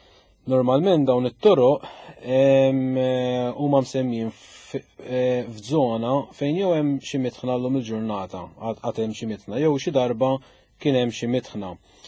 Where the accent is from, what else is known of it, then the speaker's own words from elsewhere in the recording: Mellieħa, Northern Region, Malta; jiena mill-Mellieħa sewwa, għandna triq il-mitħna ġdida u triq il-mitħna l-qadima